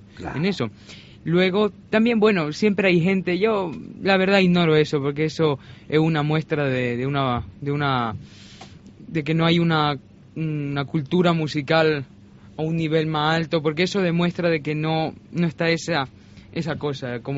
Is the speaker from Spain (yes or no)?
yes; Extremadura, Spain; haber tocado otra vez en Extremadura, que es mi tierra